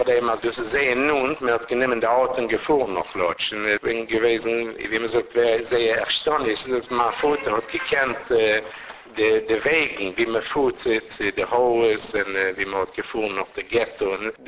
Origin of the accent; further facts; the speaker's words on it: Malmö, Skåne, Sweden; German is a second language; ich bin geboren in Malmö und ich habe dort gewohnt, gemacht mein ganzes Leben. Ich habe gewohnt ein Jahr in Israel auch.